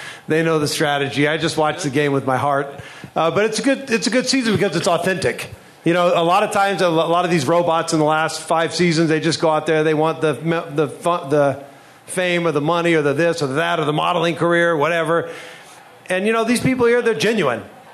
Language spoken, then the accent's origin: English; the South, United States; And I grew up in the South. I'm very chivalrous.